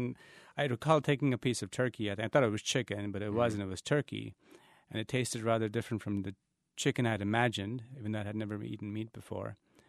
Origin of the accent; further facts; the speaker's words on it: India; now in United States; I'm a first-generation immigrant, and I came from India, and so I'm in my 33rd year in this country